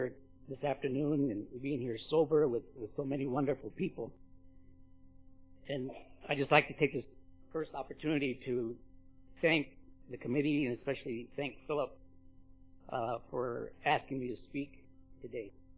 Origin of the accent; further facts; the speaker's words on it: Isleta, New Mexico, United States; I grew up in Isleta, I was born in 49 and grew up in the 50s and early 60s in my childhood on the reservation in Isleta.